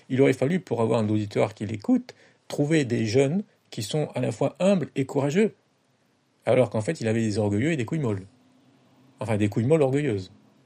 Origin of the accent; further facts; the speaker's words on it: France; J'habite pas en Chine. Je plains les Chinois. J'aimerais pas être Chinois. Hein. Mais bon, je suis français.